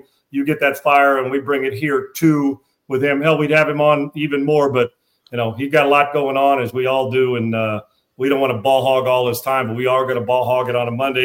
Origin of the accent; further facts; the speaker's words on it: California, United States; And I grew up in California watching it